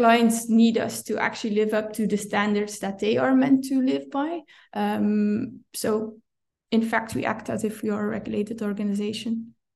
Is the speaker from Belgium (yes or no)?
yes; Belgium; But I'm from Belgium, I speak Dutch